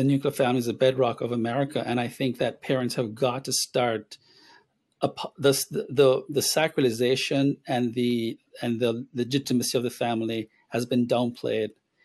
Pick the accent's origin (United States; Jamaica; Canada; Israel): Jamaica; I'm 57, so I can't compare the generation today. But I know that when I was growing up in Jamaica